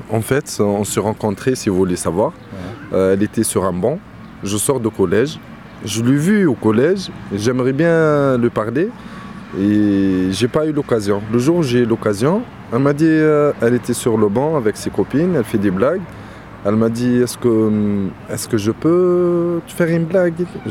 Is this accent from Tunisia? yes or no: yes; Tunisia; born there; Moi, je suis né en Tunisie.